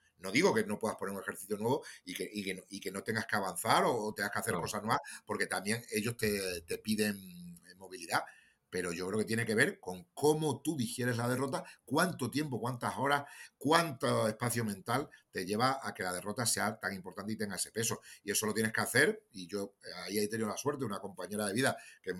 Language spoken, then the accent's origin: Spanish; Cáceres, Extremadura, Spain; now in Madrid, Spain; todo se ha dado aquí en Madrid, estoy cerca de mi tierra, de Cáceres y tal